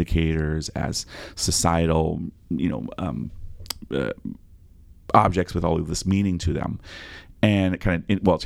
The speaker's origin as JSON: {"language": "English", "region": "Iowa", "country": "United States", "tie": "born or raised there", "said": "So I'm from the Midwest. I grew up in Iowa and then I went to the University of South Dakota."}